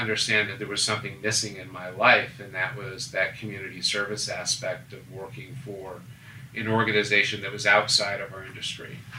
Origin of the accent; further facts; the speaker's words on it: Fairfield, Connecticut, United States; as a youngster growing up in Fairfield, Connecticut.